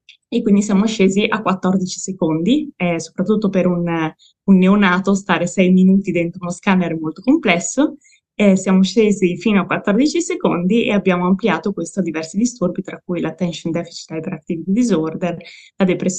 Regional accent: Modena, Emilia-Romagna, Italy; io sono originaria di Modena

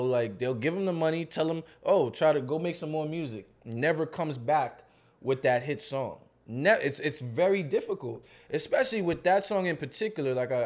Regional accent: New York, United States; But for me, you know, growing up in New York with all this culture...

